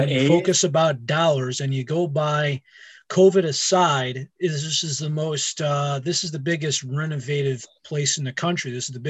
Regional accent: Danbury, Connecticut, United States; moved to where my hometown is in Danbury, Connecticut.

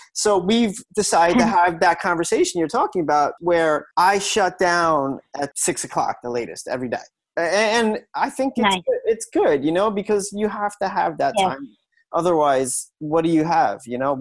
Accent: New York, United States; I grew up on Long Island, so I was always 5 minutes away from a beach.

